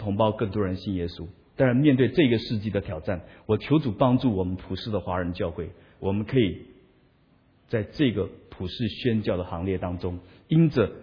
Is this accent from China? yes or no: no; Taiwan; 我们台湾话叫恰北北